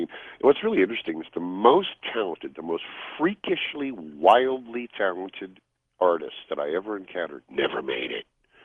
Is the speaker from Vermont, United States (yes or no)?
no; Colorado, United States; moved away as an adult; also born or lived in Greenwich, Connecticut / Illinois; now in Los Angeles, United States; I was born in Greenwich, Connecticut, grew up in Illinois, and then Colorado.